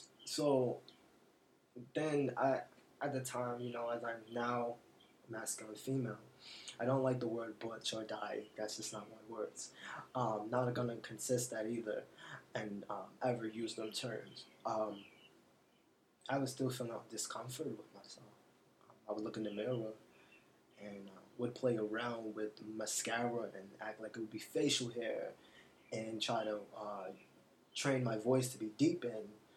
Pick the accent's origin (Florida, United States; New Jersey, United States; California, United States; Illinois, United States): New Jersey, United States; Jersey City; Okay, well, I'm originally from Jersey City. I was born in a bad neighborhood.